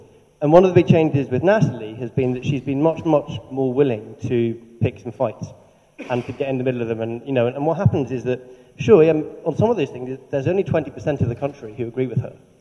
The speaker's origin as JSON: {"language": "English", "region": "Scotland", "country": "United Kingdom", "said": "I'm originally Scottish, you wouldn't guess from my accent"}